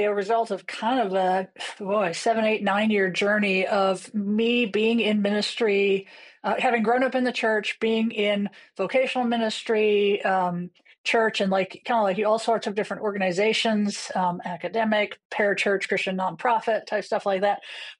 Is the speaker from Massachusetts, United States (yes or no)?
no; Wisconsin, United States; now in Denver, United States; I'm coming from Denver and you're in Madison, my home state.